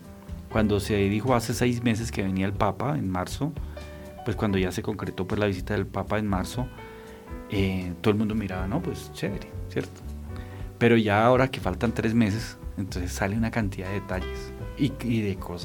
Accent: Colombia; somos colombianas

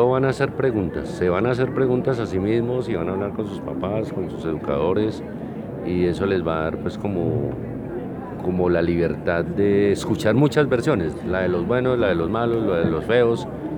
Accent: Colombia; como colombiano y como integrante de la raza humana

